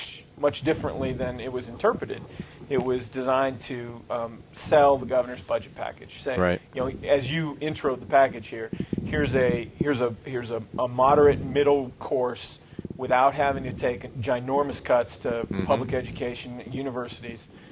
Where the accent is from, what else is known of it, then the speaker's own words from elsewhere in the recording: Michigan, United States; now in Arizona, United States; I grew up in Michigan, like Steve grew up in Michigan.